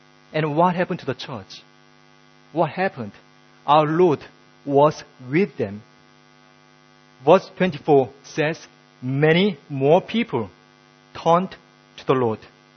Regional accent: South Korea; As you know, I was born and brought up in South Korea.

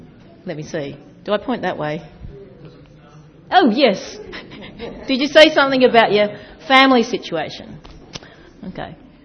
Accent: Australia; now do I sound like an Aussie? Yes. Yeah. I'm an Australian, an ABC, Australian born Chinese. And I'm a fourth generation. But on my dad's side, he's from Malaysia, also Chinese. Do I speak Chinese? No, I don't speak Chinese.

